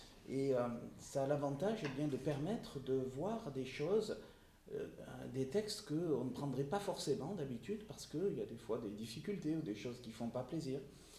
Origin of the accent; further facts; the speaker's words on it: Istres, Provence-Alpes-Côte d'Azur, France; Je viens d'Istres, je fais partie d'une église des communautés assemblées évangéliques de France depuis une trentaine d'années. Et nous sommes donc des chrétiens protestants évangéliques comme vous.